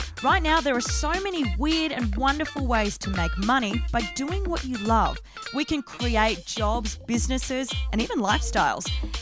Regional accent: Australia; accent: Aussie; now in Vancouver, Canada; Taylor Aller, or Aller, as I would say in my Aussie accent. She came into my life through a networking group here in Vancouver

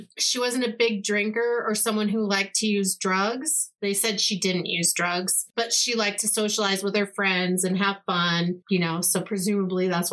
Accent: Colorado, United States; Anyway, we're from Colorado, so, I mean, we have those here, but it's not, I feel like it's not super coveted by us like it is, like, New York people, like, city people, super city people.

